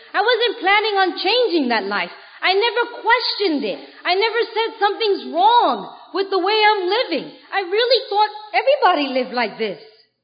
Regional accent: Puerto Rico; first language Spanish; English is a second language; I got to do it in Spanish for the first time. You know, it's my first language. That was beautiful to tell my story.

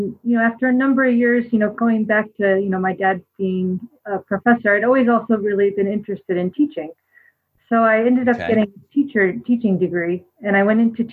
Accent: Wayne, United States; I grew up in Wayne, as you mentioned.

